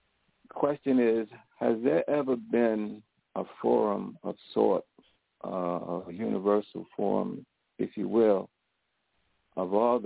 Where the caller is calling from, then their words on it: New York City, New York, United States; from New York City.